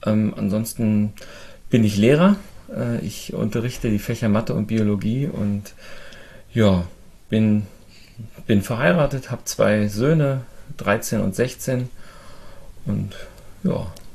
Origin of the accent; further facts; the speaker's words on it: Burgdorf, Lower Saxony, Germany; Ich komme aus der Nähe von Hannover, aus Burgdorf